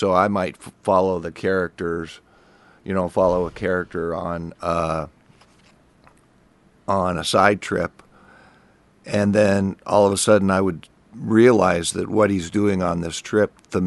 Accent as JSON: {"language": "English", "region": "Washington", "country": "United States", "tie": "born or raised there", "said": "Yeah, I was born and brought up on, my dad worked construction. And so for the first 6 or 7 years of my life, we just followed the work."}